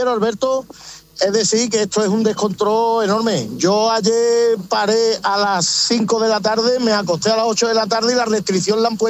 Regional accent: Huelva, Andalusia, Spain; yo ya tenía que ir cargado con leche para Huelva, porque yo soy de Huelva

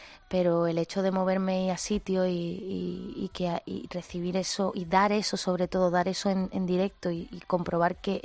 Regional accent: Spain; Los españoles somos muy en general somos muy españoles, ¿no?

